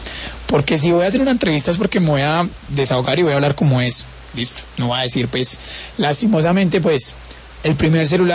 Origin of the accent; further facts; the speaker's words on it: La Tebaida, Quindío, Colombia; Yo soy de un pueblo cerca de Armenia que es La Tebaida. Uh-huh. Sigo toda la vida allá, mi mamá también. Mi mamá vivió 10 años en Armenia, pero yo soy de La Tebaida